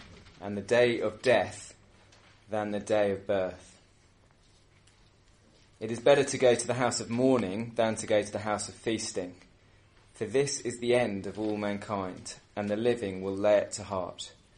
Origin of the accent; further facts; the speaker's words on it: United Kingdom; speaking as a Brit